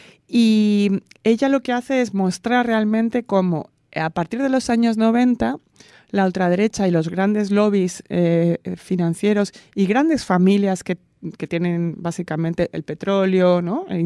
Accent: Barcelona, Catalonia, Spain; Pero yo soy de Barcelona y eso es así.

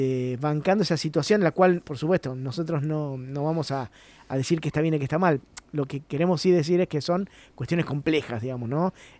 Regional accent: Argentina

